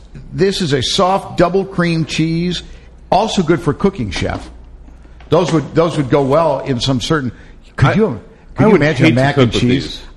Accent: United States; I'm an American. They're going to have to take it the way I say it.

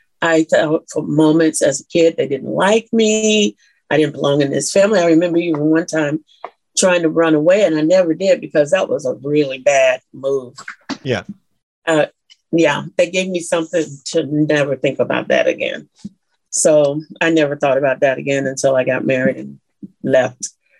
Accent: Atlanta, Georgia, United States; what I went through growing up in Atlanta, Georgia. And in so many ways, I felt displaced there.

